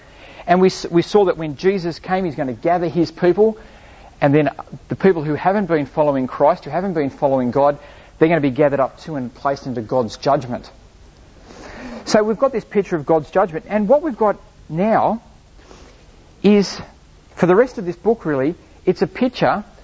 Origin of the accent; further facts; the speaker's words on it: New South Wales, Australia; I'm from New South Wales, got four goal posts.